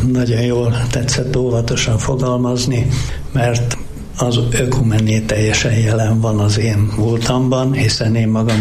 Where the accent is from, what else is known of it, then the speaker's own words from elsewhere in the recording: Salgótarján, Nógrád, Hungary; voltam megkeresztelve, az is vagyok, de édesanyám evangélikus, Salgótarjánban nőttem föl